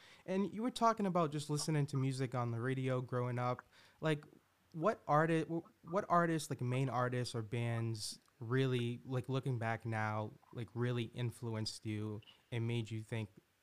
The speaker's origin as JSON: {"language": "English", "town": "Boston", "region": "Massachusetts", "country": "United States", "said": "I live in Boston. I'm from Boston, but I'm going to make that move to LA to pursue an acting career."}